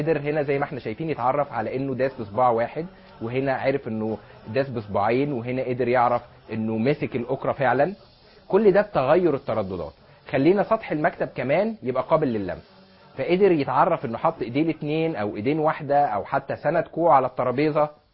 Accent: Egypt; عندنا في ثقافتنا كمصريين

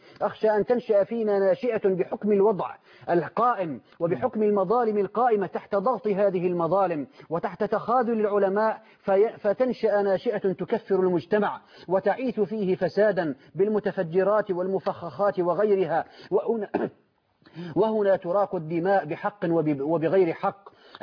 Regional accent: Syria

